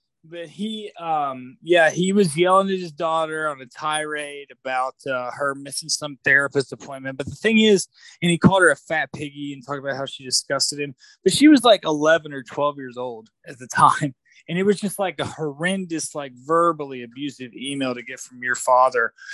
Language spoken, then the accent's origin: English; United States; call me old fashioned, but I'm an American, so I refuse to play that game.